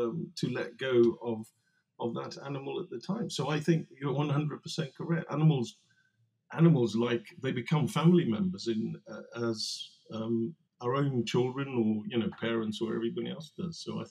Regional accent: South Africa; And as you may or may not know, I grew up in South Africa.

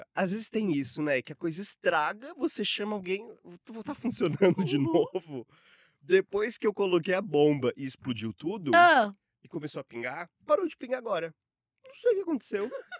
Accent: Jundiaí, São Paulo, Brazil; sou de Jundiaí, interior de São Paulo.

